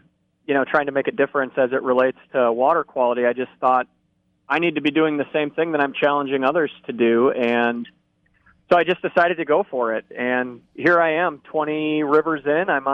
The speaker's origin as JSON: {"language": "English", "town": "Sioux Falls", "region": "South Dakota", "country": "United States", "tie": "born or raised there", "moved": "as an adult", "said": "I am a South Dakota native. I was born and raised in the Sioux Falls area and went to school down in Vermilion. I came up to the cities in 2006"}